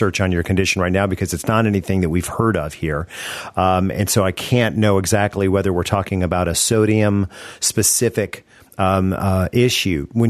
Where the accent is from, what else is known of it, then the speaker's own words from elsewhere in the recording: the South, United States; because I'm a Southerner and I drink bourbon.